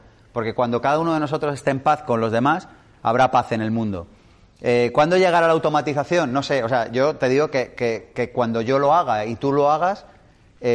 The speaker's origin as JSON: {"language": "Spanish", "region": "California", "country": "United States", "said": "de donde yo vengo, de California"}